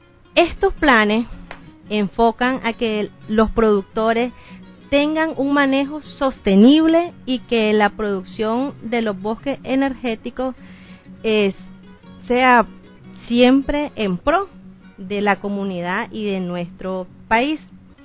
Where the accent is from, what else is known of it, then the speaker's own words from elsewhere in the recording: Nicaragua; los lazos que tenemos como comunidad y como pueblo nicaragüense